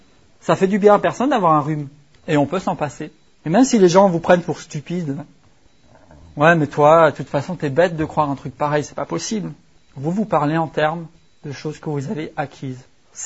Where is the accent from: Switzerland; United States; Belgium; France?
France; parce que je suis français